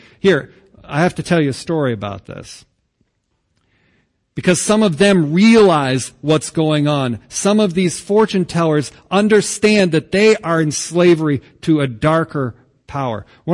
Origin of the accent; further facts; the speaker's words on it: New England, United States; And I'm from New England, which means I'm skeptical and cynical of any kind of number like that.